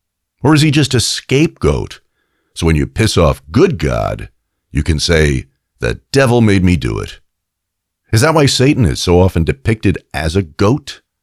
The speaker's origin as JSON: {"language": "English", "region": "New York", "country": "United States", "tie": "born or raised there", "said": "Can't tell you how many times growing up in New York, I was asked whether I was a Yankees or Mets fan."}